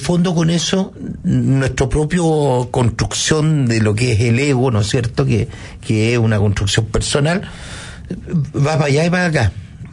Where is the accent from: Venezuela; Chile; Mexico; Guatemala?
Chile; nosotros como chilenos, una sociedad que somos pasivos